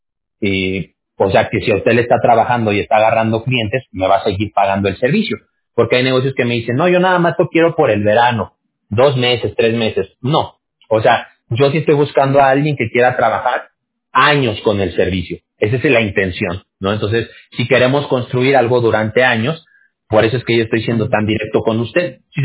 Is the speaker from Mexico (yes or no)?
yes; Aguascalientes, Mexico; Yo soy de México también, yo nací en México. Nada más que yo soy de un estado que se llama Aguascalientes.